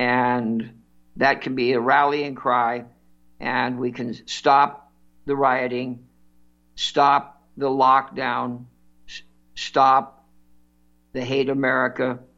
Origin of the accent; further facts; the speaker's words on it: Santa Monica, California, United States; I grew up in Santa Monica. Santa Monica last night, out of control.